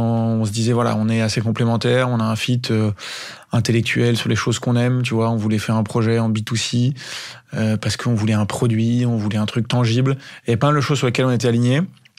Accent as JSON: {"language": "French", "region": "Île-de-France", "country": "France", "tie": "born or raised there", "said": "J'ai 36, bientôt 37 ans, j'ai 3 enfants et j'ai grandi en région parisienne."}